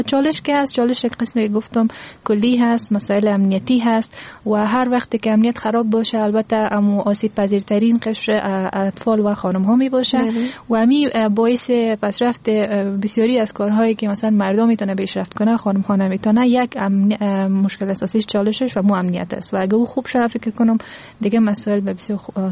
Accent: Afghanistan; چون هرچی نباشه ما افغان هستیم،

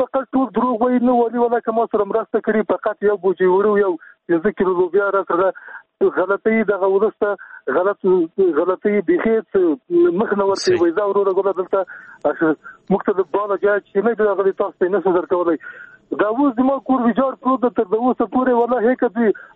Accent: Logar, Afghanistan; زه خپله د لوګر د ولایت یم

